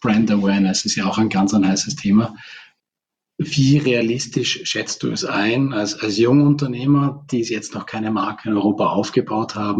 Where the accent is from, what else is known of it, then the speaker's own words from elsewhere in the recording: Austria; was wir als Österreicher gar nicht wissen